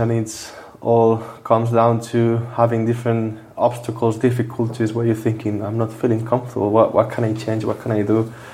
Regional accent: Barcelona, Catalonia, Spain; I grew up in Barcelona, where you used to have loads of ball possession.

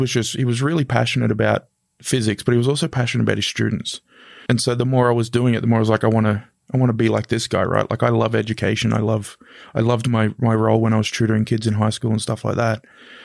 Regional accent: Mackay, Queensland, Australia; So I grew up in Mackay in North Queensland.

